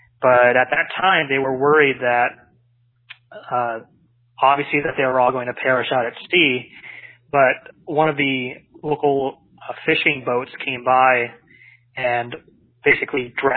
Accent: Hong Kong; born there; What I learned was I was born in one of the hospitals in Hong Kong

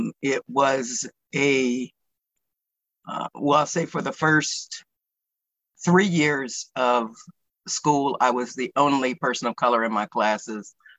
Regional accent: Pennsylvania, United States; also born or lived in New Jersey; I was born in New Jersey, but raised in Pennsylvania. I was born in 1955.

